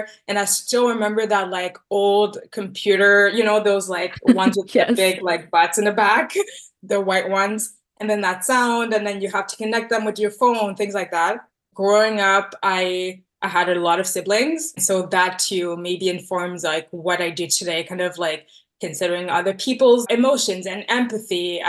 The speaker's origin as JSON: {"language": "English", "country": "Tanzania", "tie": "born there", "said": "I wanted to start with me being East African. So I was born in Tanzania. My dad is from Congo. And so I come from this, in quotes, mixed family with, two parents coming from like neighboring countries."}